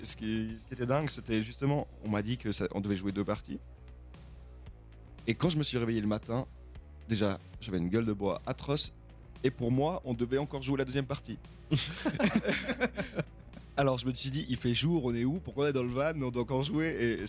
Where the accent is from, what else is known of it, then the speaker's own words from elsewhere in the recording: Germany; je suis allemand, je ne sous-estime jamais un allemand